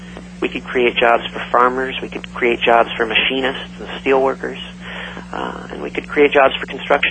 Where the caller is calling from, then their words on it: Washington, District of Columbia, United States; I'm calling you from Washington, D.C. at the moment.